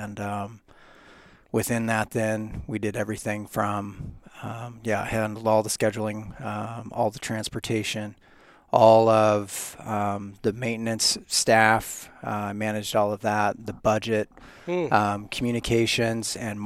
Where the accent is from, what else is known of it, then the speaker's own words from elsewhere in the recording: Redmond, Oregon, United States; also born or lived in Boise, United States; Well, I was born in Boise, but soon after that moved to Central Oregon, and that's where I grew up.